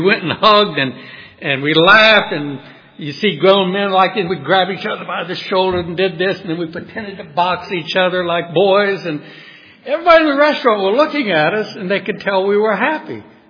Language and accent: English; New Orleans, Louisiana, United States; We grew up together in New Orleans. And on this one block, there were 22 kids.